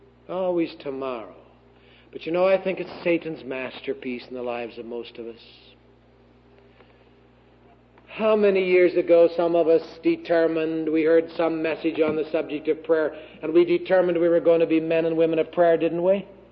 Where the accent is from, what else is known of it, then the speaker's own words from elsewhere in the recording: the South, United States; accent: southern; Or you don't understand my southern accent, one of the two.